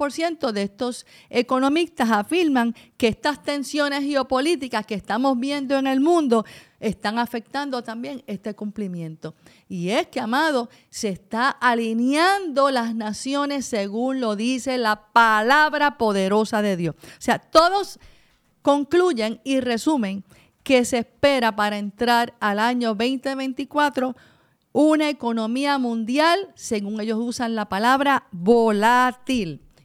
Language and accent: Spanish; Puerto Rico; Y nosotros somos territorio de Estados Unidos. Eso es nuestro estatus, Puerto Rico, territorio.